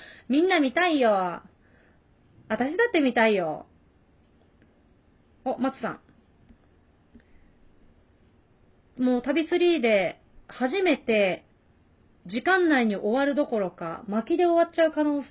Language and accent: Japanese; Tsushima, Nagasaki, Japan; 私のそのふるさとの対馬とかだとどこでしてもいいの。本当にどこでしても。